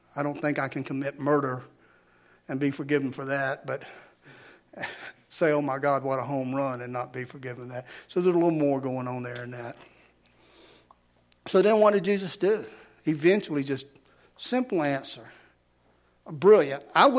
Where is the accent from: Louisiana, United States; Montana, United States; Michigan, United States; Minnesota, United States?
Louisiana, United States; You know, I'm all Cajun, you know. We down there, you know, riverboat gambler more or less. We, that's who I am. You know, I got the Mississippi muddy water running through my veins.